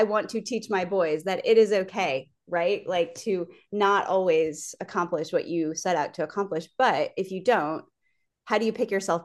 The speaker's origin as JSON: {"language": "English", "region": "Wisconsin", "country": "United States", "said": "No, I'm from Wisconsin. I'm a Midwest girl through and through."}